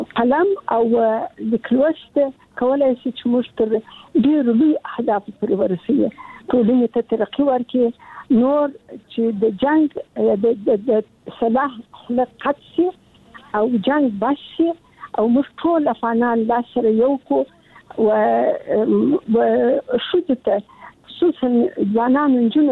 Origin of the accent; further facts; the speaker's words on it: Kandahar, Afghanistan; زه د کندهار یم